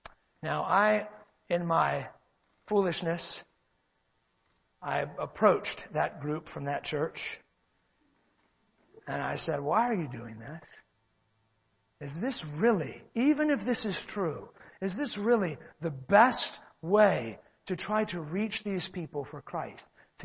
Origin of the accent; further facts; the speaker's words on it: Circleville, Ohio, United States; I remember many years ago, my hometown of Circleville, Ohio, I was walking the streets during this big festival we had called the Circleville Pumpkin Show.